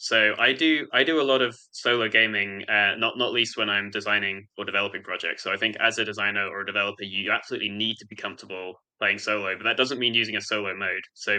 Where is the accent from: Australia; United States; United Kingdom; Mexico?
United Kingdom; So I, you know, being British and working with a lot of Americans